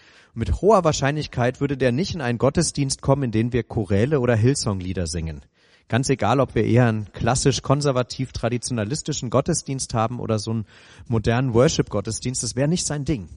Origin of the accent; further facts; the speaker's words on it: Bavaria, Germany; now in Lower Bavaria, Germany; ich bin vor 14 Jahren nach Niederbayern gekommen und ich komme eigentlich aus Franken ursprünglich.